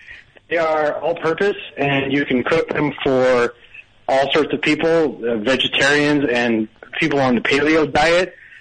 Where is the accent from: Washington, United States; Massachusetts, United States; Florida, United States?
Washington, United States; Seattle; I'm from Seattle.